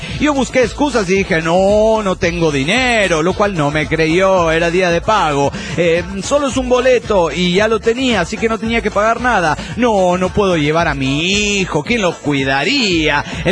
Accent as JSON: {"language": "Spanish", "country": "Mexico", "lives_now": "Italy", "said": "vendo las cositas hermosas que hacen en mi país. Es así que el pueblo italiano me ha dicho una cantidad de cosas acerca de México realmente asombrosas"}